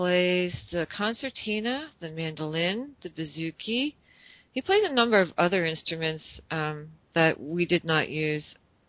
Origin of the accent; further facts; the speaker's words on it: United States; But we're actually American citizens, American mutts, really.